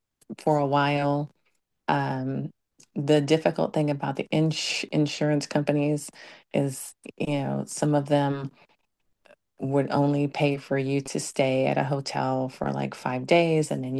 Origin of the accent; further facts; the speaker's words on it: California, United States; now in Altadena, United States; I am not from Altadena. I'm from Northern California, but I've lived in Altadena since 1997.